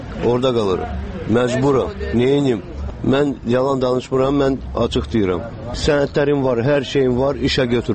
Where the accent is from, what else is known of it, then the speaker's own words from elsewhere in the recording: Baku, Azerbaijan; Bakılıyıq.